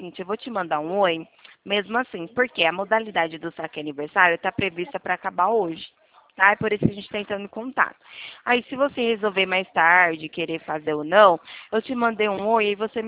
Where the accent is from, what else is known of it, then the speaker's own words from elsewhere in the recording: Ribeirão Preto, São Paulo, Brazil; Eu sou daqui de Ribeirão Preto, estado de São Paulo, tá?